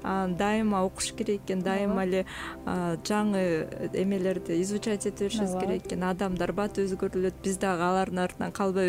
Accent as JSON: {"language": "Kyrgyz", "town": "Karakol", "region": "Issyk-Kul Region", "country": "Kyrgyzstan", "tie": "born or raised there", "said": "Каракол шаарында, Сыкөл районунда, Каракол шаарында төрөлгөм. Ошол жактан мектепти бүтүп"}